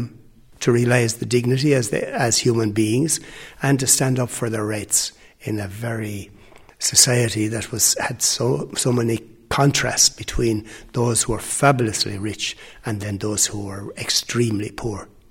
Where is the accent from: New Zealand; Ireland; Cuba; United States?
Ireland; Tramore, Munster; From Tramore.